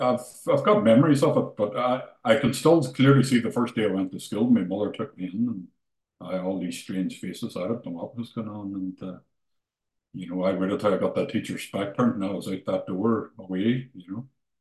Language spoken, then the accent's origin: English; Ireland; I grew up here in the northwest of Ireland, and you know, just because I'm from Ireland